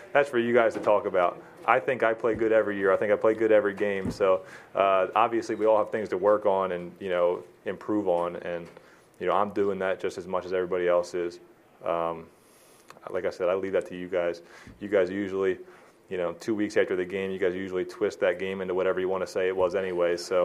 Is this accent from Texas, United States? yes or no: no; New Jersey, United States; I'm from New Jersey, but, you know, 5 miles from Philadelphia, you know, if that. It's going to be a lot of fun. I mean, I grew up around all Eagles fans